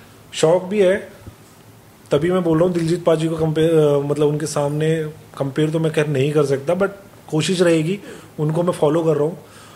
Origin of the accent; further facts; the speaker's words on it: Punjab, India; accent: Punjabi; क्योंकि मेरे पंजाबी एक्सेंट और गुजर एक्सेंट में बहुत फ़र्क है